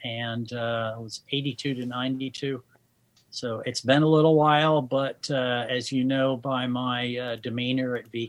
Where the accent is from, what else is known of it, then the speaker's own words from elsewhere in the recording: Guam; born there; when I was born on Guam, there were still 23 Japanese soldiers on the island